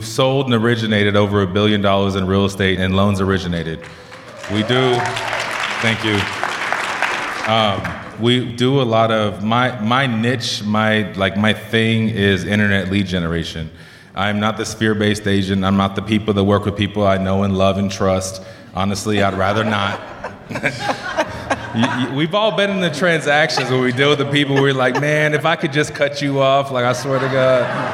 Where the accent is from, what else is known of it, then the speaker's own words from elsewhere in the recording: California, United States; now in Denver, United States; I'm originally from SoCal. I live in Denver now.